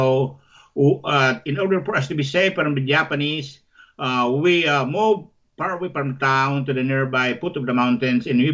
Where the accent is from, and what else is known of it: Panganiban, Camarines Norte, Philippines; born or raised there